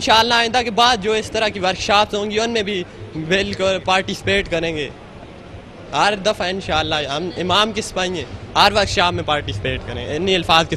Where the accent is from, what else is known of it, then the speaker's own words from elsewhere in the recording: Azad Kashmir, Pakistan; ہم یہاں پر کشمیر سے آئے ہیں اپنا دینی تعلیم حاصل کرنے کے لیے آئے ہیں،